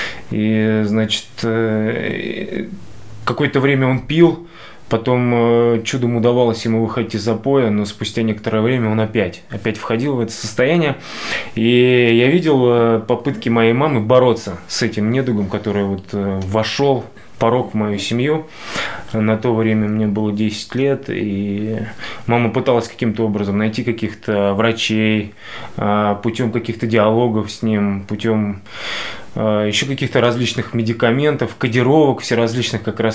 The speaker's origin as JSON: {"language": "Russian", "town": "Dedovsk", "region": "Moscow Oblast", "country": "Russia", "tie": "born or raised there", "said": "мне 31 год. Родился я в Подмосковье, в подмосковном городе Дедовске."}